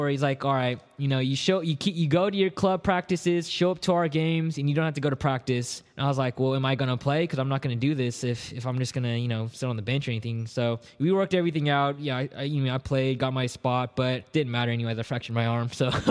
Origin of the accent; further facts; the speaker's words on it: Elk Grove, California, United States; Elk Grove, south part of Sacramento.